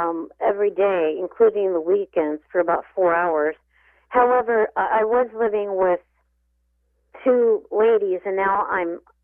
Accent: Ottumwa, Iowa, United States; born there; I was born 4 months early. And I was born in Ottumwa, and then they took me to Iowa City

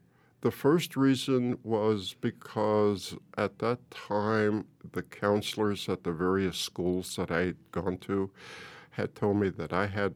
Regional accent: Portales, New Mexico, United States; born there; also born or lived in Alamogordo / Tularosa / Las Cruces; I was born in Portales. We moved from there to Alamogordo, then to Tularosa, and then finally to here in Las Cruces, and lived in different places here in Las Cruces and that.

